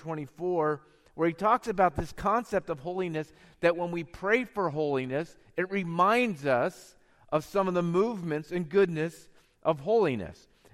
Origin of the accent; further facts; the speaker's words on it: Lewistown, Pennsylvania, United States; In the church that I grew up in Lewistown, Pennsylvania, it looked something like this.